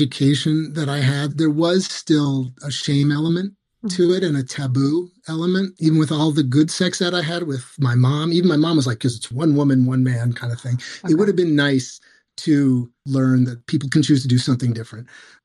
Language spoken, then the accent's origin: English; New York City, New York, United States; born or raised there